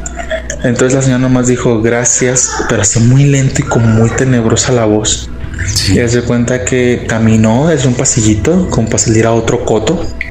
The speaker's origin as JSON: {"language": "Spanish", "town": "Guadalajara", "region": "Jalisco", "country": "Mexico", "said": "Yo soy de Guadalajara."}